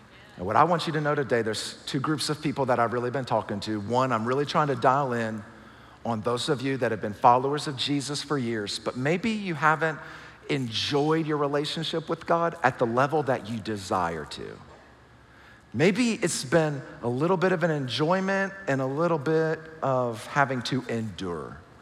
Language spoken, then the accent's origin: English; the South, United States; I'm from the South